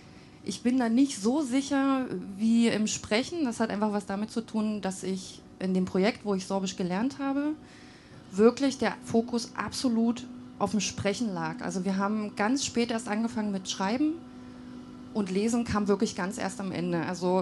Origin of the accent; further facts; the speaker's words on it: Cottbus, Brandenburg, Germany; also born or lived in Dresden; ich bin gebürtige Cottbusserin und ja, bin da groß geworden, habe Abi gemacht und dann ganz klassisch zum Studieren weggegangen nach Dresden und habe da 12 Jahre gelebt, studiert und gearbeitet. Und dann habe ich mich 2013 entschieden, zurückzugehen.